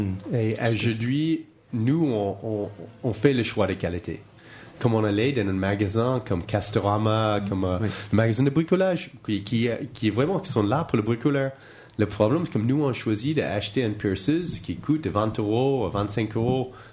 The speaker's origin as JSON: {"language": "French", "country": "United States", "second_language": "French", "said": "Oui, je suis américain, j'ai fait les études au Texas"}